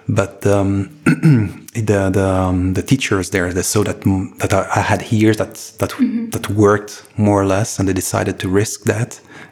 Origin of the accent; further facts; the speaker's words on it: Fribourg, Switzerland; Yes, I was in Fribourg, in my hometown, and they had a rock band